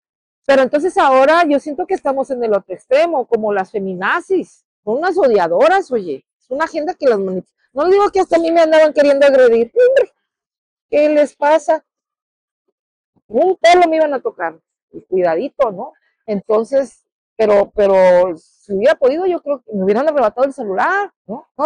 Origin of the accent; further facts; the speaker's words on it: Tijuana, Baja California, Mexico; ahorita los que somos de Tijuana somos una especie rara.